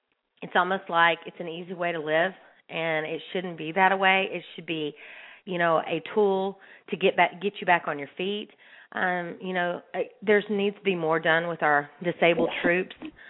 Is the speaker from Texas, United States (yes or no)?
yes; Texas, United States; now in Nashville, United States; I was really saddened to see in my home state of Texas how I'm in Nashville, but my home state of Texas just had the little election